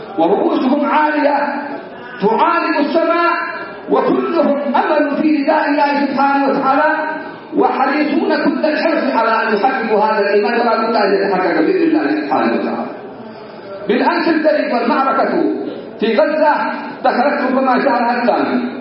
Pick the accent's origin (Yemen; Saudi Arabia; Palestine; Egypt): Yemen; لان هذه الاجواء ليست موجوده عندنا في اليمن كما هي موجوده في الخارج